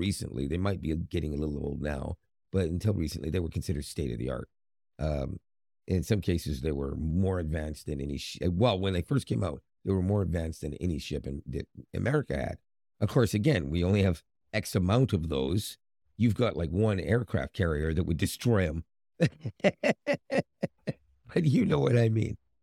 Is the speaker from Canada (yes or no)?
yes; Canada; and I'm Canadian, I'm embarrassed if this is true.